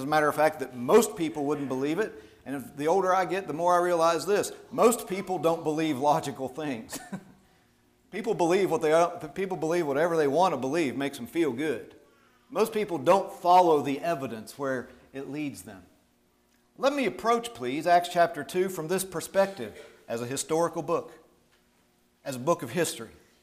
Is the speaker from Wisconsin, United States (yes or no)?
no; Moundsville, West Virginia, United States; When I grew up here in Moundsville, my dad was a pretty smart fella.